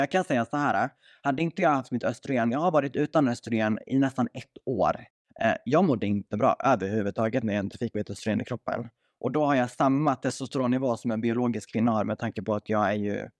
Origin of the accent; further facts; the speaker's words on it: Borlänge, Dalarna County, Sweden; Men det började ju från BUP i Borlänge, där jag är uppvuxen då.